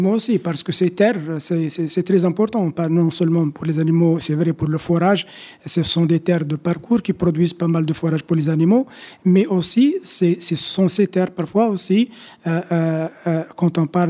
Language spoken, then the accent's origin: French; Tunisia; Je viens de la Tunisie. En fait, la Tunisie aussi, c'est un pays où il y a des zones, bien sûr, arides et semi-arides.